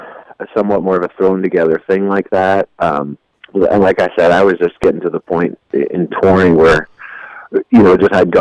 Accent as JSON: {"language": "English", "country": "Canada", "tie": "born or raised there", "also_born_or_lived": "Wales", "said": "I was born in Wales, in Great Britain, okay. And I moved over to Canada when I was three."}